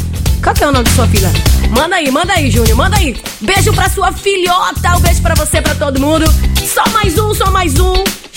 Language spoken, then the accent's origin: Portuguese; Itabuna, Bahia, Brazil; E a galera meio que perdeu o tesão, assim, pro futebol lá na minha cidade.